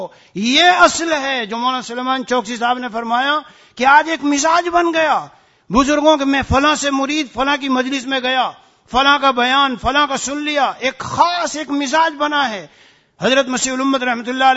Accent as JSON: {"language": "Urdu", "country": "India", "said": "میں ہندوستانی ہوں ابھی دو مہینہ ہندوستان تھا چار دن پہلے آیا ہوں"}